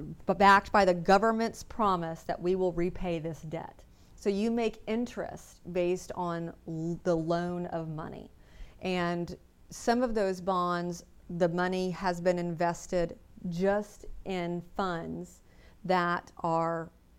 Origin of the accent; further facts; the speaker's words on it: Pensacola, Florida, United States; also born or lived in Los Angeles; I was born and raised here in Pensacola, and I left after serving 3 years in college at the University of South Alabama. I moved to Los Angeles and became a makeup artist in film and TV.